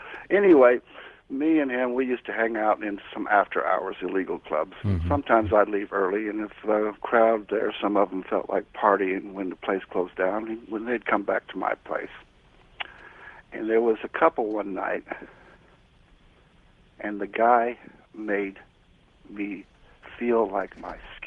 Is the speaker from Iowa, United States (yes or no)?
yes; Cedar Rapids, Iowa, United States; I'm from Cedar Rapids.